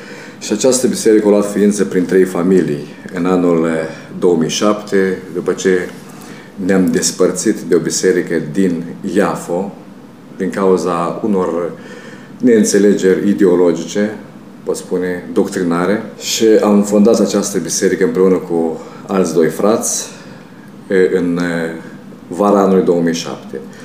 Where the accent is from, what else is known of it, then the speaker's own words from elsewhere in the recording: Volovăț, Suceava County, Romania; now in Israel; și cu biserica din Volovăț, satul meu natal